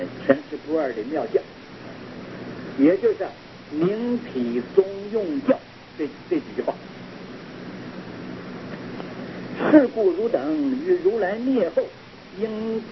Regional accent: Taiwan; 拿我们台湾人口有多少

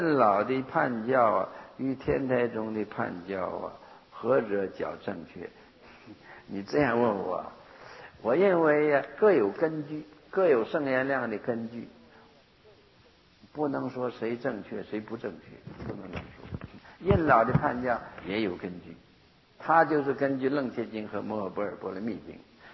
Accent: Northeast China, China; 我是东北人哈、啊， 有一句土话，一条道跑到黑。

